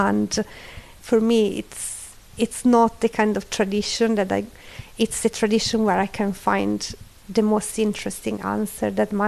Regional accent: Italy; I can say that, you know, I come from Italy, so when I was born, 1981

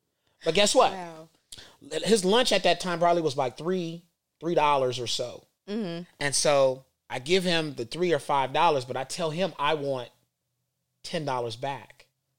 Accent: Cleveland, Ohio, United States; moved away; For everybody that don't know, I'm from Cleveland, Ohio. I'm living in California since 2006.

